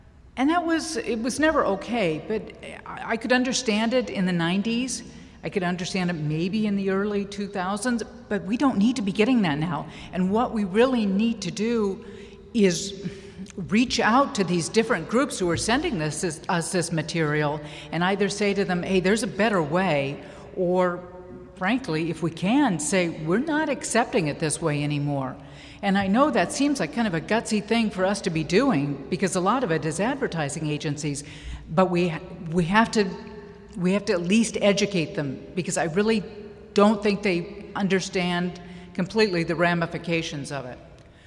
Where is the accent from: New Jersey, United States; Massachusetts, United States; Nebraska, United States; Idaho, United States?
Nebraska, United States; Omaha; growing up in Omaha, Nebraska, a radio station played